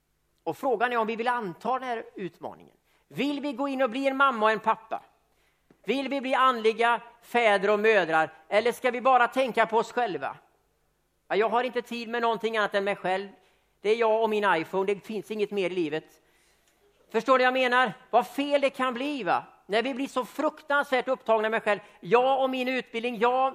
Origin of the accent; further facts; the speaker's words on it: Sweden; Jag är svensk, vet ni va?